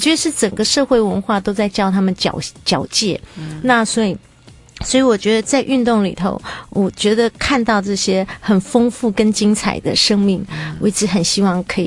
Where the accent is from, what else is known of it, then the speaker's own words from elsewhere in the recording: Taiwan; 那我是眷村长大的